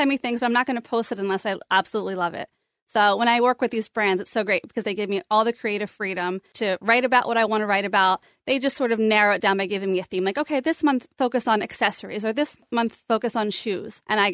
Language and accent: English; Berwyn, Pennsylvania, United States; Yes, I grew up in Berwyn.